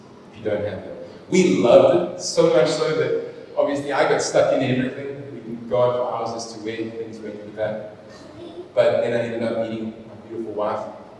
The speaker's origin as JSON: {"language": "English", "town": "Cape Town", "region": "Western Cape", "country": "South Africa", "tie": "born or raised there", "lives_now": "Durban, South Africa", "said": "And moved to the south coast of Durban. You know, growing up in Cape Town my whole life, culture shock."}